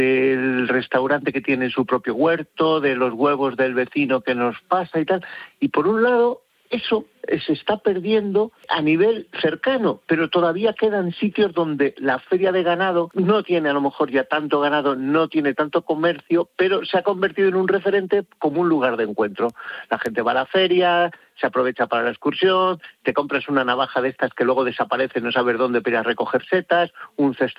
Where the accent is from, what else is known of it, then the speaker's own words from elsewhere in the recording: Villacastín, Castile and León, Spain; en mi pueblo, en Villacastín, en Segovia, donde por cierto hacemos una feria de ganado